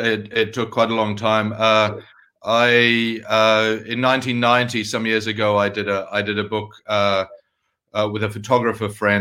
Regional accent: New Zealand; I'm a Kiwi

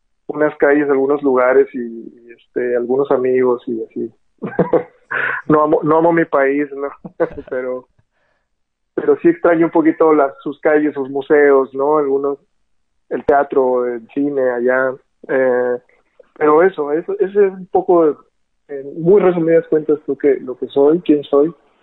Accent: Hermosillo, Sonora, Mexico; nací acá en Hermosillo, Sonora, hace 38 años, y bueno, ya casi 39 años. Estudié aquí primaria, secundaria, preparatoria, universidad

